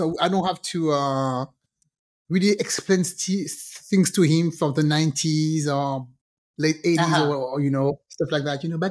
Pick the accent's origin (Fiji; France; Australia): France; born there; English is a second language; So the thing with Pascal and I, he was born in the Caribbean, I was born in France.